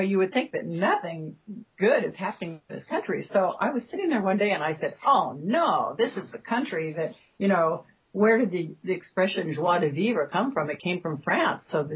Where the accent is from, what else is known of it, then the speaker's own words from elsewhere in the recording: Iowa, United States; I grew up in the Midwest in a very small town, in a state that most people fly over, which is Iowa.